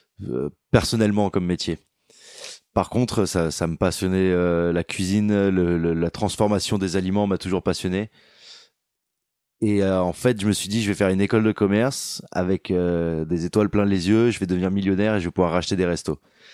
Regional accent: Aix-en-Provence, Provence-Alpes-Côte d'Azur, France; also born or lived in Paris; Moi, Aix, c'est aussi là où j'ai grandi. Et c'est surtout là où je me sens le mieux, en fait.

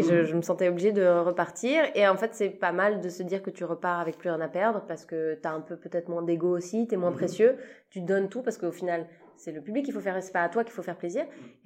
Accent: Switzerland; moi, je suis suisse, j'ai commencé ma carrière en Suisse, et j'ai toujours d'ailleurs une carrière en Suisse

